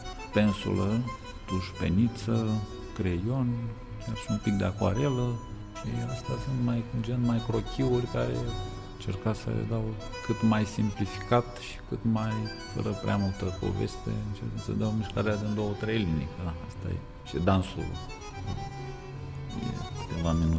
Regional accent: Abaclia, Basarabeasca District, Moldova; Sunt din Republica Moldova, din satul Abaclia, raionul Basarabeasca, acum, la graniță cu Ucraina, spre Cetatea Albă. Și da, acolo am văzut lumina zilei.

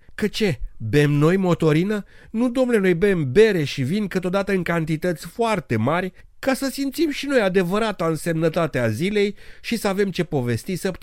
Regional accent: Romania; Până la urmă ne descurcăm, că de-aia suntem români, nu?

